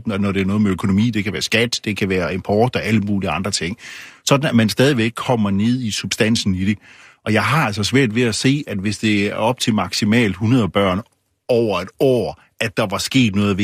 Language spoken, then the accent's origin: Danish; Randers, Central Denmark Region, Denmark; Han kommer tilfældigvis også lige fra Randers, hvor jeg er fra.